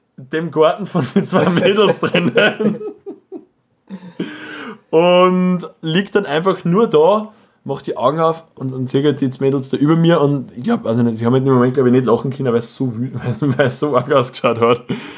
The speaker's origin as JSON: {"language": "German", "country": "Austria", "said": "ich bin Österreicher"}